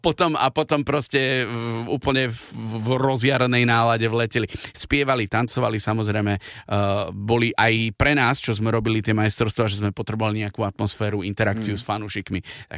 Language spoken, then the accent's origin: Slovak; Žilina Region, Slovakia; Ja som našťastie z Liptova, tak som prespal vždy u našich.